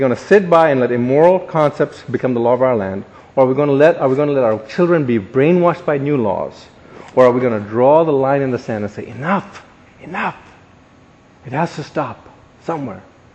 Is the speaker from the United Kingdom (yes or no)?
no; India; born there; As you know from my intro, I'm an Indian by birth.